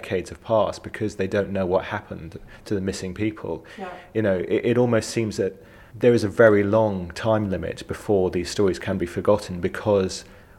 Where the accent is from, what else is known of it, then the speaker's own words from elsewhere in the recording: United Kingdom; as a Brit, a story that sort of has a similar resonance maybe with the British